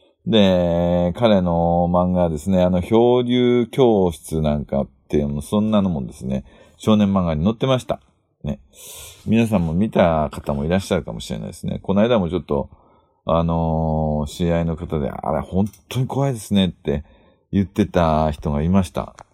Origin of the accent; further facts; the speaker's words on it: Ibaraki, Japan; 私の田舎は、ダッペダッペっていう方言の、ダッペってわかります？ナイナイダッペよーとかナイナイダッペーっていう、そういう方言の茨城県ですね。